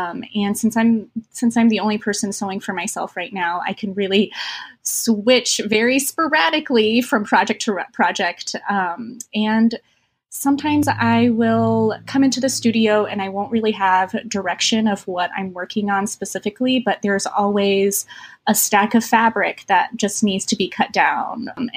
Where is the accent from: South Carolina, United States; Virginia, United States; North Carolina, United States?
North Carolina, United States; Carrboro; also born or lived in Tokyo, Japan; I grew up in Carrboro, North Carolina. It's a very, very small little town, about like 4 square miles, but it's right next to a larger town called Chapel Hill. And originally I was born in Tokyo.